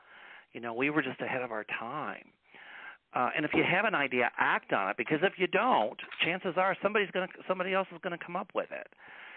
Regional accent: Kentucky, United States; because I'm from the South originally. I grew up on a tobacco farm in Kentucky.

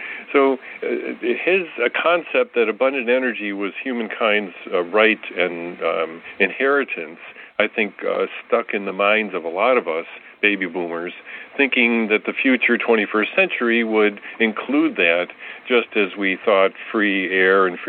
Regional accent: Buffalo, New York, United States; Well, I grew up in Western New York, Buffalo in particular, and Buffalo was fortunate to be the first city in the world to receive electricity from 20 miles away back in 1896.

